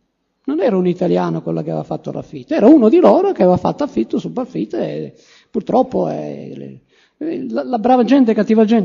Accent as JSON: {"language": "Italian", "region": "Sicily", "country": "Italy", "tie": "born there", "said": "Io sono nato in Sicilia, alcuni dicono ma non sai nuotare, io non so nuotare. Uno perché sono nato in montagna, io la prima volta che ho visto il mare avevo 15 anni."}